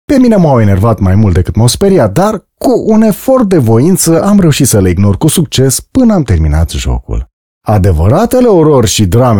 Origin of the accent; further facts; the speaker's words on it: Dumbrăvița, Brașov County, Romania; drumul de la ieșirea din satul meu natal, Dumbrăvița.